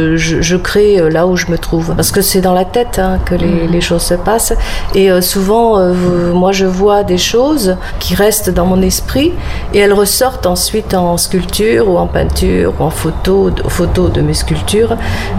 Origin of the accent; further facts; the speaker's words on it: Brittany, France; moved away; J'ai un arrière-grand-père qui breton qui était tailleur de pierre, qui avait sa carrière de granit. Moi, je suis née en Bretagne. Toute mon enfance, j'ai passé en Bretagne. Après, je suis allée à Paris et je retourne régulièrement en Bretagne.